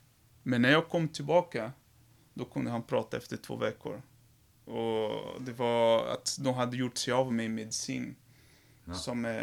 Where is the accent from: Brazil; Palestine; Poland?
Brazil; Santos, São Paulo; Swedish is a second language; now in Sweden; oftast de små städerna eller de små områden som jag kommer ifrån, Santos, det är väldigt mycket så faktiskt.